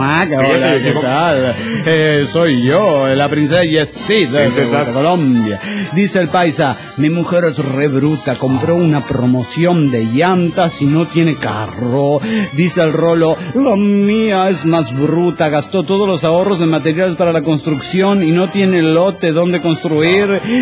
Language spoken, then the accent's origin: Spanish; Managua, Nicaragua; de Managua, Nicaragua.